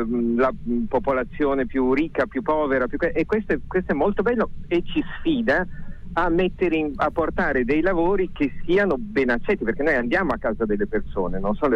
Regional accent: Piedmont, Italy; Da 30 anni, ma sono non sono nato qui. Sono piemontese.

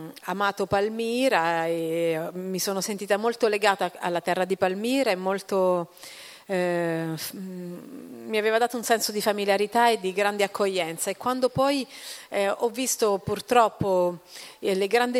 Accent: South, Italy; born there; now in Rome, Italy; perché io vivo a Roma, ok, però comunque sono nata al sud

